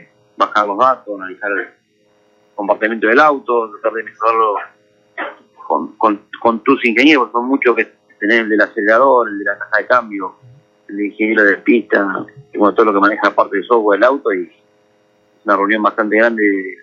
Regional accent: Argentina; como argentino, como automovilista

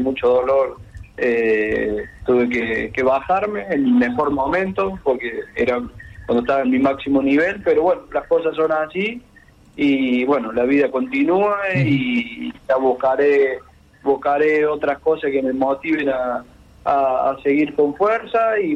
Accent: Argentina; soy el único argentino en sumar puntos en la categoría 600

